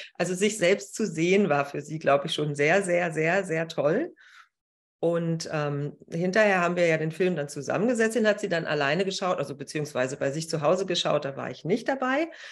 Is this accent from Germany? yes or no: yes; Berlin, Germany; wir kommen alle aus Berlin